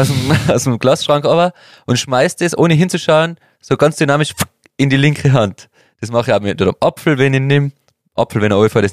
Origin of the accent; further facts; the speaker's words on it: Austria; Wir waren davor ja eh schon gut als Österreicher.